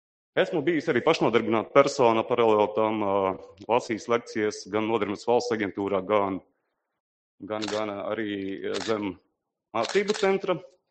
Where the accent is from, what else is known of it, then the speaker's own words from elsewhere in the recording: Balvi, Balvi Municipality, Latvia; mana dzimtā pilsēta ir Balvi.